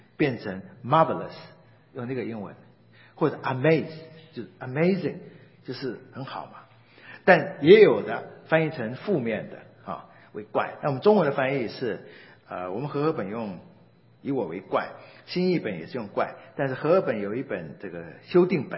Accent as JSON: {"language": "Chinese", "country": "Taiwan", "tie": "born or raised there", "said": "我从小在眷村长大哈，我就有这个经验。"}